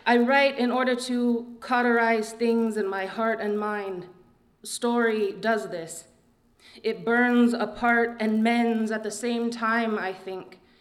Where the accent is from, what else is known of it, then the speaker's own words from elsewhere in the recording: New Mexico, United States; especially growing up in New Mexico, there was a target on my forehead.